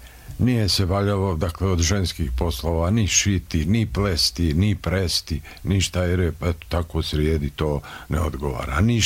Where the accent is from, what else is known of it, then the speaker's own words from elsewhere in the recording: Herzegovina, Bosnia & Herzegovina; Ja sam iz Hercegovine, pa je tamo, dakle, jezičko